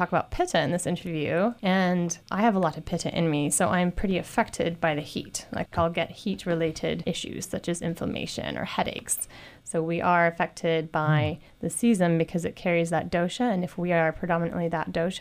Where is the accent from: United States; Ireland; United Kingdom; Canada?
United Kingdom; England; And I grew up in England too, and we did this.